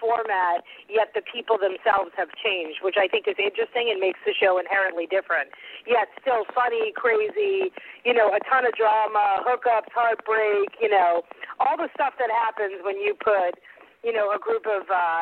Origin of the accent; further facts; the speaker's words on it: East Coast, United States; like growing up on the East Coast, you know, I grew up very similar to how the kids on the Jersey Shore grew up.